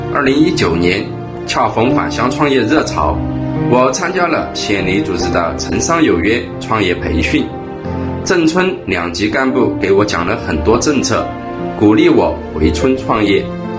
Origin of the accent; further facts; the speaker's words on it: Jiang'an, Sichuan, China; 我的家乡地处江安县下长镇长江村，这里质地疏松，透气透水的紫色土地正适宜种植柑橘。